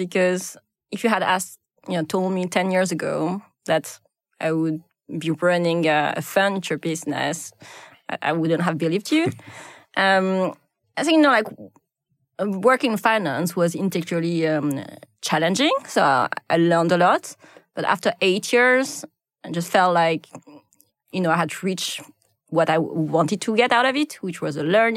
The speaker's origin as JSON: {"language": "English", "town": "Lille", "region": "Hauts-de-France", "country": "France", "tie": "born or raised there", "second_language": "English", "said": "So I grew up in Lille, which is not such a small city, but it just felt really small."}